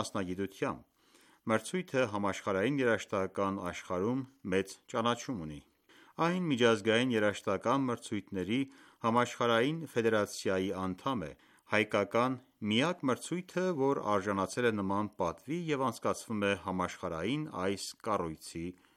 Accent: Buenos Aires Province, Argentina; moved away as an adult; also born or lived in France; now in United States; Ես նախ եւ առաջ ծագումով հայ եմ, ապա ֆրանսիացի եմ, ըստ ծննդավայրի եւ արգենտինացի իմ անձի ձևորման առումով, քանի որ պատանեկությունս անցել է Բուենոս Այրեսի արվարձանում։ Դրանից հետո միայն 22 տարեկանից ապրել է Միացյալ Նահանգներում։

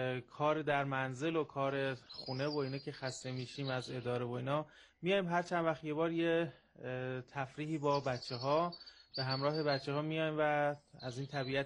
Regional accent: Shahrekord, Chaharmahal and Bakhtiari, Iran; من اهل شهر کردم.

